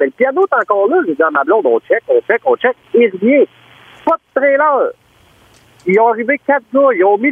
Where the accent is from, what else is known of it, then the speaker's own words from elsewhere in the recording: Drummondville, Quebec, Canada; Moi, je viens de Drummond, bien fier de ma ville, bien fier de ceux qui restent là.